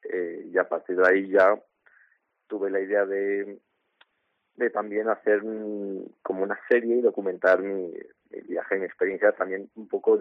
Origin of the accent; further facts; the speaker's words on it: Algemesí, Valencian Community, Spain; Tengo el problema estas últimas semanas, que mi pueblo fue afectado gravemente por la dana y una riada.